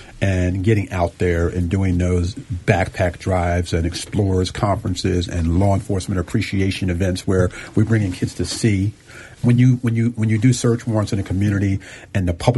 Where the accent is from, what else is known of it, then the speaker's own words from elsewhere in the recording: Philadelphia, Pennsylvania, United States; And that made me think back to growing up in Philadelphia and what my parents were going through on their own block and their own communities.